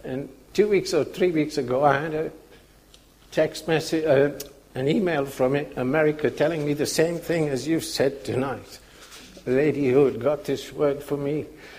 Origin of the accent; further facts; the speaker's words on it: India; I was brought up in India with don't do this, don't do that from a grandmother and everybody else.